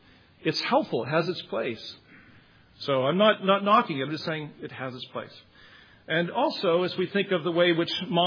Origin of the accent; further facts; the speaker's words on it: Nebraska, United States; Where I was raised in Nebraska, it's this many miles.